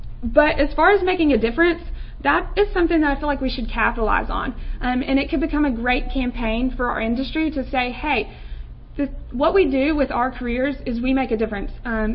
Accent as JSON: {"language": "English", "region": "Southeast", "country": "United States", "said": "knowing that I'm from the Southeast as well."}